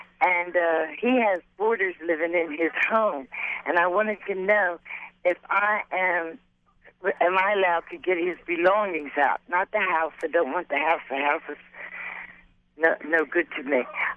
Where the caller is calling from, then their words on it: New Jersey, United States; Yes, I'm calling from New Jersey.